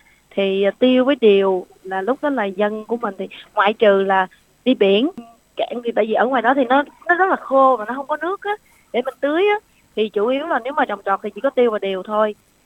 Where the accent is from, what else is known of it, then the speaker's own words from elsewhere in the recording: Phu Quoc, Kien Giang, Vietnam; Dạ em cũng quê ở Phú Quốc anh.